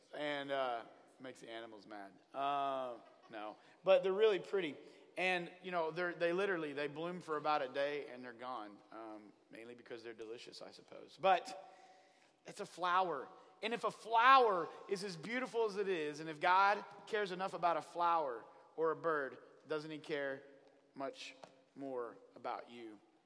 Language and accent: English; Oklahoma, United States; Now, I'm from Oklahoma, and we have cactus that grows on our place.